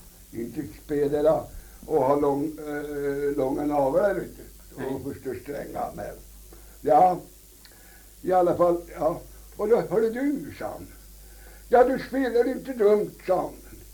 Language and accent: Swedish; Södermanland, Sweden; Vi spelar ju mer i de här tonarterna så, som vi sörmlänningar spelar för det mesta